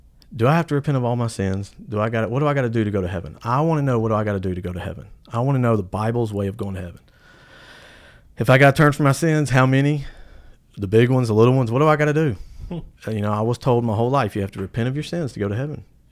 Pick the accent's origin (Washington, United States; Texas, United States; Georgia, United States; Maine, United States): Georgia, United States; Fayetteville; also born or lived in Decatur; I was born in Decatur, Georgia.